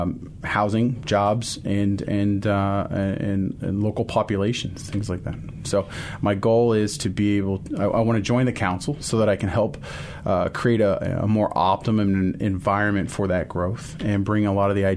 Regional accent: Burlington, United States; also born or lived in California / Texas; Born and raised in Burlington, lived in the same house all growing up, went to Burlington High School. After high school, I left Burlington and joined the U.S. Navy.

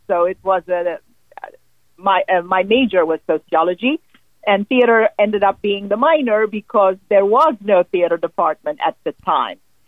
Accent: Egypt; I was born in Egypt of Armenian parents, and I grew up there, went to school, an Armenian school

